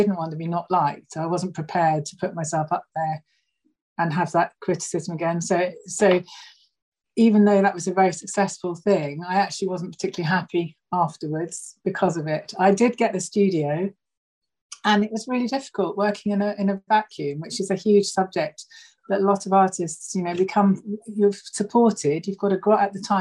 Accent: Brighton, South East England, United Kingdom; born there; also born or lived in London; And then we moved back to Brighton, where I was born from London.

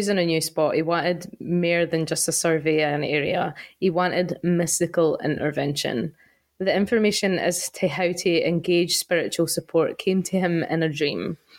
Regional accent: Scotland, United Kingdom; feel like Cowdenbeath and Logelli and Cardenden and so on. But see when I am amongst the people from my hometown and we are bitching about somebody, language has never been so flavorful.

